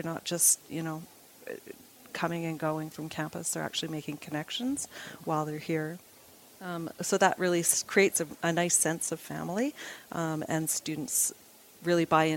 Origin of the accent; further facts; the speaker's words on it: Victoria, British Columbia, Canada; now in Calgary, Canada; So, being that I'm not from Calgary, I'm born and raised in Victoria, BC.